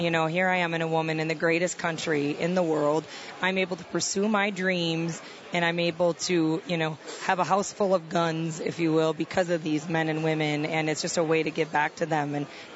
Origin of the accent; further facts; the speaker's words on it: Wisconsin, United States; I'm from the Midwest, from Wisconsin.